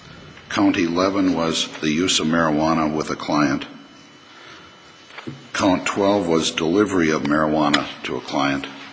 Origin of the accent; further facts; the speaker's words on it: Ashland, Wisconsin, United States; I'm from Ashland.